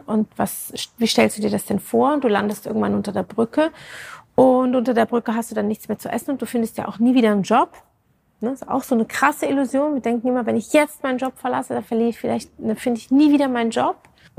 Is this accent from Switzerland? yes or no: yes; Switzerland; Ich bin Schweizerin, bin da sehr in so einem Dorf groß geworden.